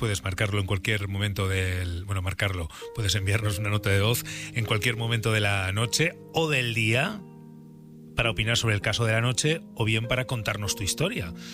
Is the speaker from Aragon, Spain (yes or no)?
no; Burgos, Castile and León, Spain; que a mí los días nublados, como soy de Burgos, también, pues también me parecen muy románticos y nostálgicos.